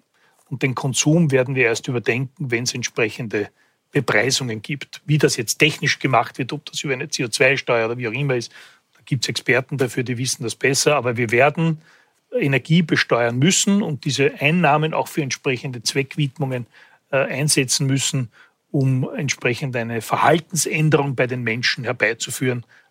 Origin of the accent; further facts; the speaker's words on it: Lower Austria, Austria; In meiner Kindheit, ich komme aus dem Weinviertel, hat es dort kaum ein Maisfeld gegeben.